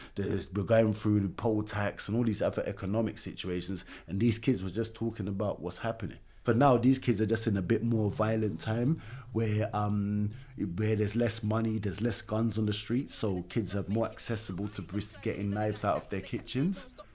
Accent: Brixton, London, United Kingdom; I grew up in Brixton, from Mitesville Estate. I come from like a really big Jamaican family, so like I'm like third generation.

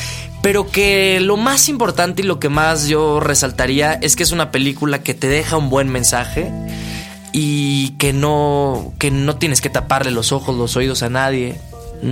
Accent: northern Mexico, Mexico; Yo soy uno de ellos, pero yo, a diferencia de ellos, yo no soy el clásico norteño, si así lo quieren ver.

